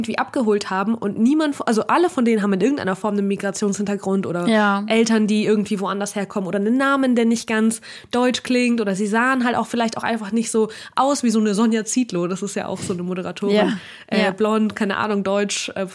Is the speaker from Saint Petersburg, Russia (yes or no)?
yes; Saint Petersburg, Russia; ich mache auch rhythmische Sportgymnastik, ich komme auch aus St. Petersburg.